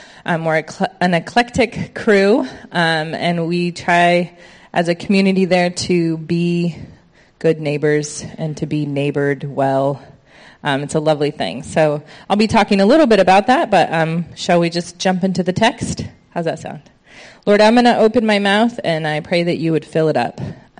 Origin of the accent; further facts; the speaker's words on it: San Diego, California, United States; I am from San Diego